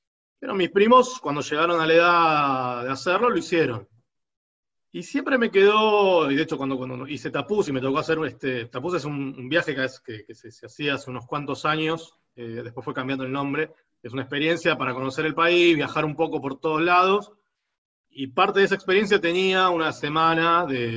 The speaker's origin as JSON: {"language": "Spanish", "country": "Argentina", "said": "a los que somos de esa generación, nos iba a tocar hacer el servicio militar, como argentinos"}